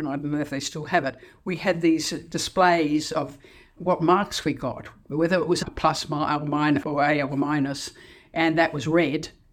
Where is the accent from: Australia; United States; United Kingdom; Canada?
Australia; I come from Australia, which was warm and hot.